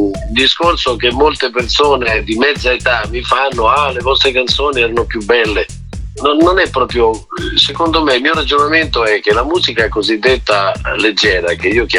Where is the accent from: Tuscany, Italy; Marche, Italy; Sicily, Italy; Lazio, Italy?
Lazio, Italy; Rome; E io sono romano